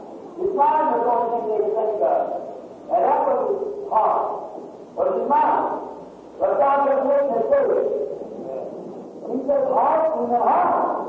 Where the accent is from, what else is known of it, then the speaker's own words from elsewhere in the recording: Ireland; I'm an Irish person, my people, before we were all Catholic.